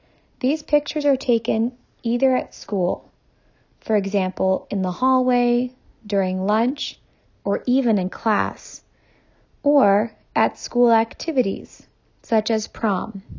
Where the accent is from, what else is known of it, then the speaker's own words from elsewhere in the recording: Maine, United States; I am from Maine in the United States of America.